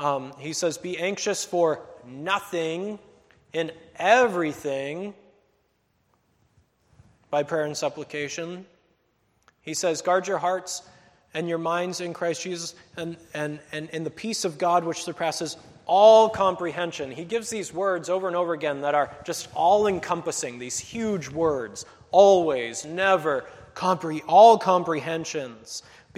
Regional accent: New Hampshire, United States; I grew up in New Hampshire hunting, so I remember the time I shot my big buck at 13 years old

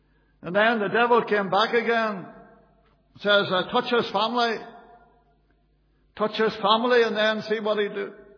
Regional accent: Lurgan, Northern Ireland, United Kingdom; And I was brought up in Lurgan.

